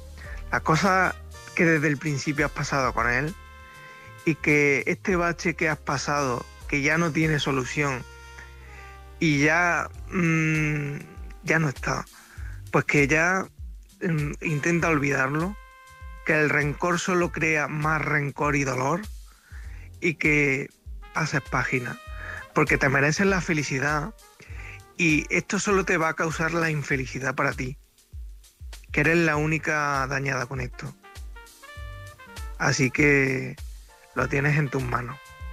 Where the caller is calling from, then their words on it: Córdoba, Andalusia, Spain; corresponsal de Córdoba.